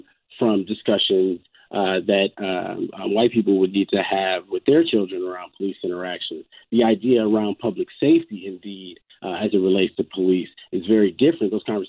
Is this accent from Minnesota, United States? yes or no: yes; Minneapolis, Minnesota, United States